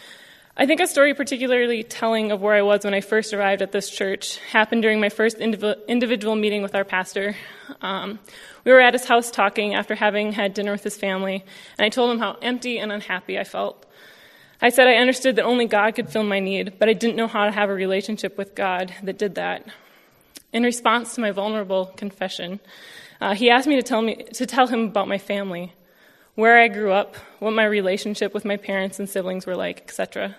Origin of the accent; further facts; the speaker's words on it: United States; how my understanding of myself as an American has changed since I started attending this multicultural, historically aware church. A little background about myself. I'm white.